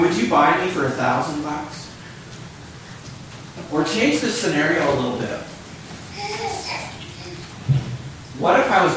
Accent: Seattle, Washington, United States; an awkward, hedonistic, secularized teenager growing up in Seattle.

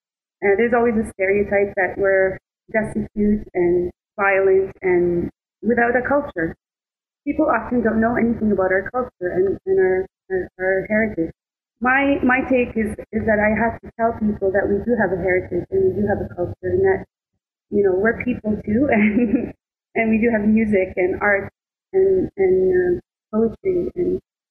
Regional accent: Winnipeg, Manitoba, Canada; Well, I was born in Canada. I was born in Winnipeg. My parents immigrated here in 1965.

